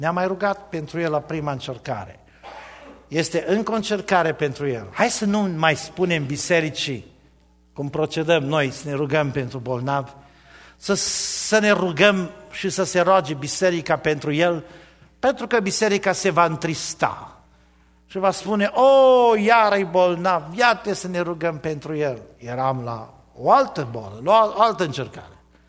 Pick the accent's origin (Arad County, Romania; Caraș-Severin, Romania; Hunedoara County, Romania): Arad County, Romania; Chier; Și eu sunt arădean, chiar dacă sunt din Orăștie. Sunt din satul Chier, comuna Târnova, județul Arad. De acolo sunt original, de acolo am plecat. Părinții mei sunt acolo. Am frați în Arad.